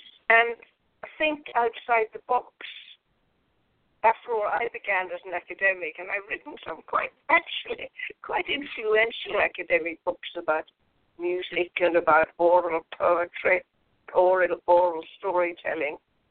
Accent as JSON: {"language": "English", "region": "Northern Ireland", "country": "United Kingdom", "tie": "born there", "said": "I was born in Northern Ireland."}